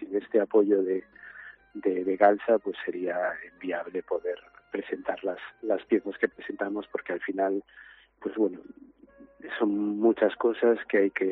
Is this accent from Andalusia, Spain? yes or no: no; Narón, Galicia, Spain; also born or lived in Ferrol / Pantín; Aquí es donde me crié, bueno, yo nací en Ferrol, es cierto que después siempre me trasladé a Pantín y pasé mucha infancia allí, pero venir aquí a Narón